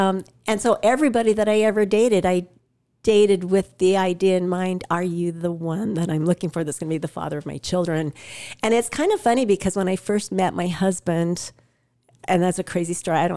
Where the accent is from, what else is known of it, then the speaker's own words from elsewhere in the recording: Idaho, United States; He was from California and I was from Idaho.